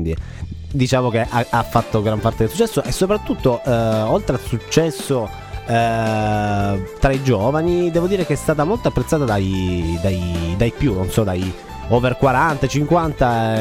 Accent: Sicily, Italy; sono di Catania, cioè siciliani, quindi sono i miei conterranei

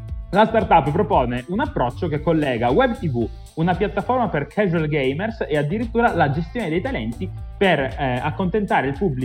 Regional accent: Naples, Campania, Italy; visto che siamo di Napoli

